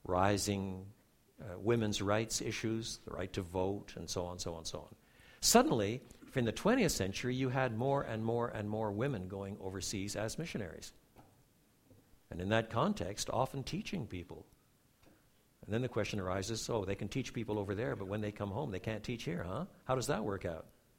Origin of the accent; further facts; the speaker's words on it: Quebec, Canada; I was brought up in French Canada, so I had a different perspective on things.